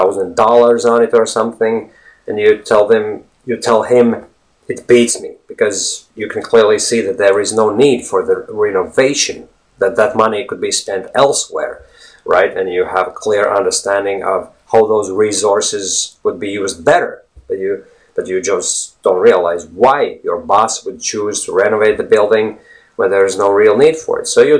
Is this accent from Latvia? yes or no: yes; Latvia; first language Latvian; English is a second language; And he wants me to speak a little bit in my native language, which is Latvian, right?